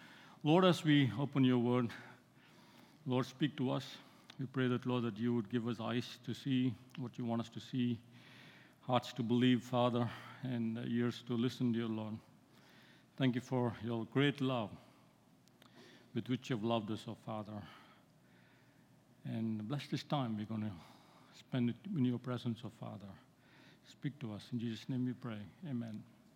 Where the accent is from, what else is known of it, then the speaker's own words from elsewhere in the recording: India; I grew up in India, and one of the traditions in India during Christmas time